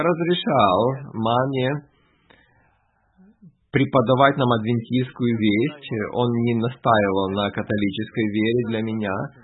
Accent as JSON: {"language": "Russian", "country": "Argentina", "tie": "born or raised there", "said": "Я родился в Аргентине после Второй мировой войны."}